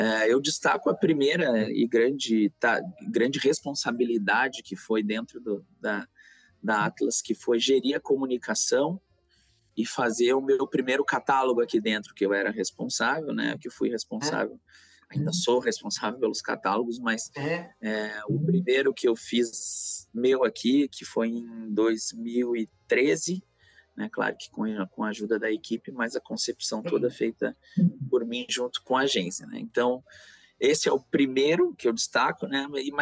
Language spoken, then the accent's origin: Portuguese; Porto Alegre, Rio Grande do Sul, Brazil; Eu sou natural de Porto Alegre, né? Sou gaúcho e vivi aqui, exceto por 6 meses, que eu tive uma experiência no exterior, morando nos Estados Unidos, mas o resto da minha vida toda morando aqui em Porto Alegre.